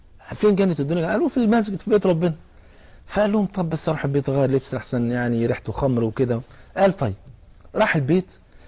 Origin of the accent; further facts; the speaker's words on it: Egypt; بلغتنا كمصريين يقول له خف بقى